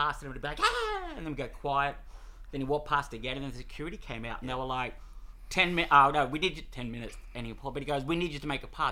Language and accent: English; Townsville, Queensland, Australia; also born or lived in Cloncurry; from the Curry. So my hometown's Cloncurry. But I grew up in Townsville.